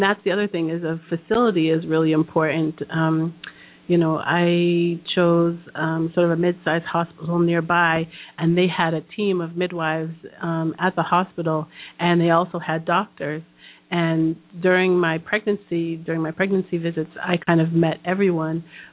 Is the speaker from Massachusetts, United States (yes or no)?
yes; Boston, Massachusetts, United States; I grew up in Boston, which has the best medical facilities arguably in the world